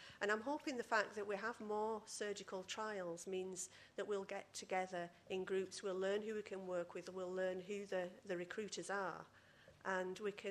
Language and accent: English; Yorkshire and the Humber, United Kingdom; I'm from Yorkshire